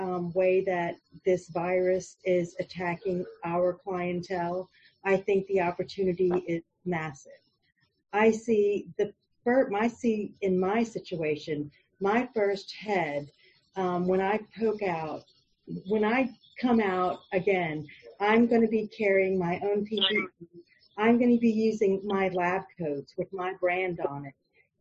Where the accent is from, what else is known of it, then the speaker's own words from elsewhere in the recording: Boynton Beach, Florida, United States; I'm from Boynton Beach, Florida, Palm Beach County.